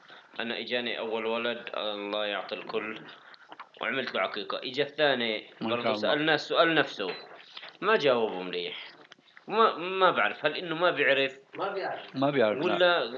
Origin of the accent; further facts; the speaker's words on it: West Bank, Palestine; أنا جاي من الضفة